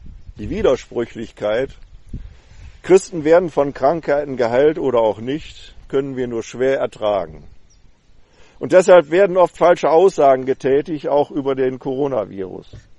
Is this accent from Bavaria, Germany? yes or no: no; Wuppertal, North Rhine-Westphalia, Germany; ein Pastor der Baptisten in Wuppertal-Barmen aus meiner Heimatstadt